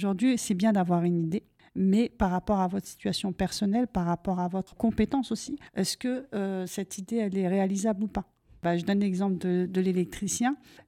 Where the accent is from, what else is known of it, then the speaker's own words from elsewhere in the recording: Dreux, Centre-Val de Loire, France; Alors, je suis native de Dreux, hein, forcément. Donc, en tant que personne qui est née à Dreux, bon, on peut partir travailler sur Paris, mais on revient toujours à la source. Pour mon cas, c'est ce qui s'est passé. Donc, je suis revenue sur Dreux